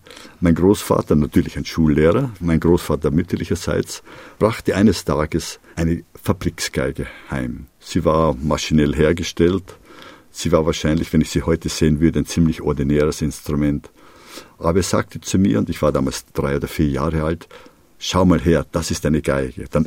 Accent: Austria; denen gegenüber ich als Österreicher eine sehr hohe Affinität hatte

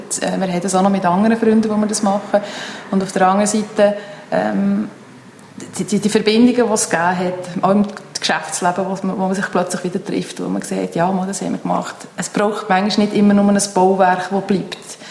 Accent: Fribourg, Switzerland; ich komme eher aus dem Freiburgischen.

